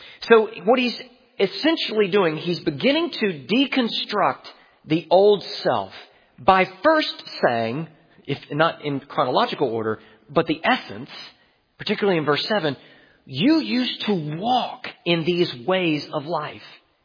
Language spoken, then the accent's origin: English; the South, United States; Again, I grew up in the South. It was very clear.